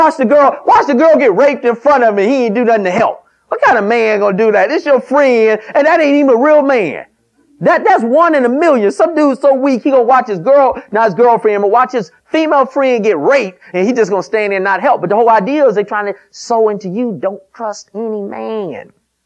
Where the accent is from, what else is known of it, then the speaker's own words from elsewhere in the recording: Detroit, Michigan, United States; I'm from Detroit, so fur coats work in Detroit. It's cold up there.